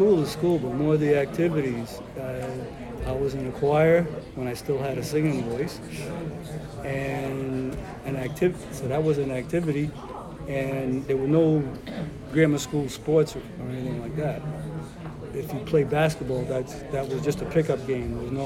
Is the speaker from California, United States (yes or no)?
no; Woonsocket, Rhode Island, United States; born there; I was born here in Woonsocket Hospital, April 1st, 1946.